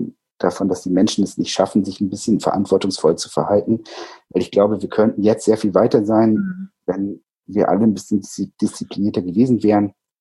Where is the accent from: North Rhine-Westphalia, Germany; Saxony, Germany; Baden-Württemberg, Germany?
Baden-Württemberg, Germany; Ich komme aus dem Schwäbischen.